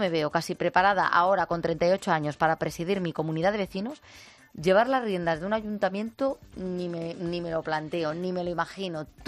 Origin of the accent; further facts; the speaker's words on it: Canary Islands, Spain; Pero como dicen por mi tierra, en Canarias, sarna con gusto no pica.